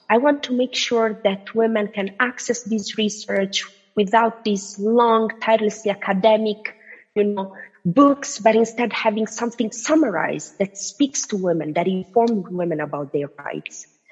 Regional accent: Italy; As a matter of background, I'm Tunisian, but I was born and raised in Italy.

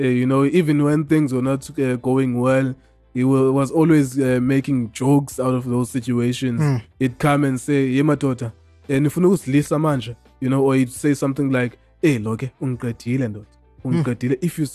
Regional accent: Lesotho; born there; I was born in Lesotho. I've seen people walk barefoot in snow.

